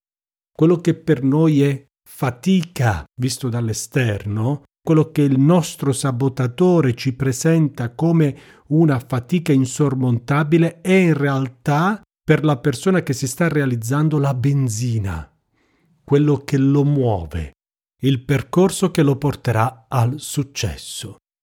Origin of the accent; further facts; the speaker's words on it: Apulia, Italy; nel mio dialetto in Puglia, ma penso un po' in tutto il Sud, il lavoro si dica fatica.